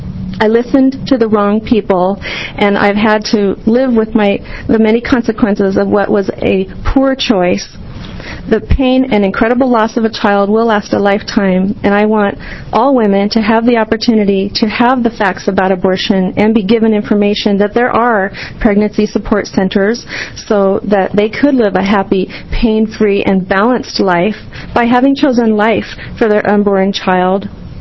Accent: Oregon, United States; I'm from Almsville, here in Oregon.

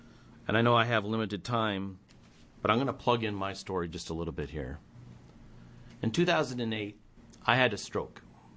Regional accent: Silverton, Oregon, United States; I'm from Silverton, Oregon. I'm a small business owner.

